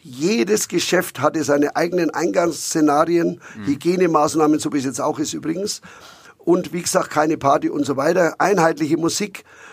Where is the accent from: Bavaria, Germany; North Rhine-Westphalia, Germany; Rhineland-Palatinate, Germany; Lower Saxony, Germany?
Bavaria, Germany; Nuremberg; born there; Also ich bin geborener Nürnberger.